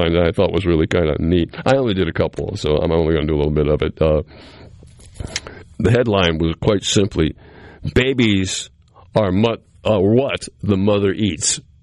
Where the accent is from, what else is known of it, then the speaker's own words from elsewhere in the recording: New England, United States; Well, I grew up in New England, and we were very accustomed to having snow a lot on our roofs.